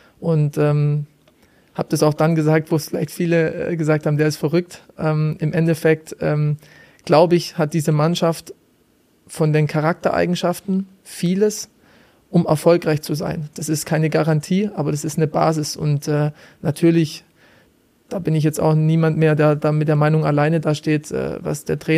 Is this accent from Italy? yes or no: yes; Italy; als Italiener gehe ich auch ein bisschen mit der Mode